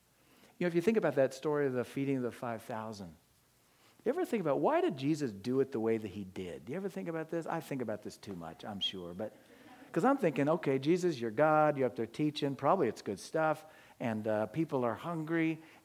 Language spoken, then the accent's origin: English; Sacramento, California, United States; I was born down here in Southern California and then raised up in Sacramento, and my dad was a doctor and my mom was a wonderful stay-at-home mom who loved us.